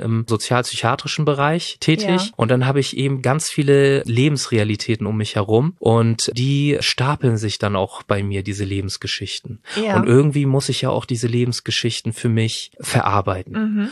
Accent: Germany; weil ich bin ja Deutscher.

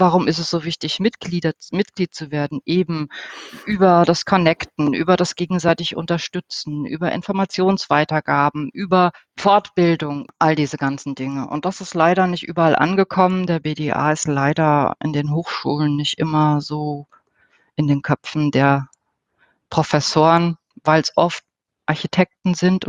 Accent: Germany; dass wenn man sagt, ich komme aus Deutschland, dann kommt vielleicht noch Adolf Hitler, interessanterweise.

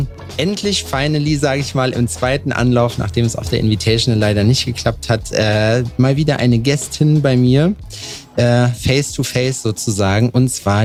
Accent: Dortmund, North Rhine-Westphalia, Germany; Da komme ich auch her.

